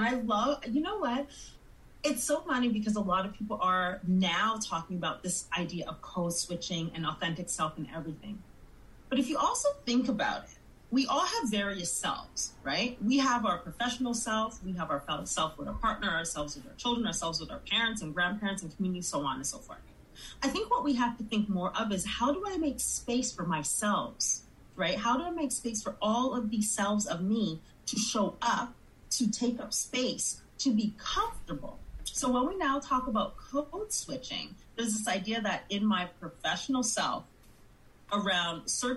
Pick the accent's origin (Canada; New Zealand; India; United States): Canada; Montreal, Quebec; now in Toronto, Canada; So myself as a Black woman of Caribbean descent, born and raised in Montreal, now living in the GTA, there are different selves there.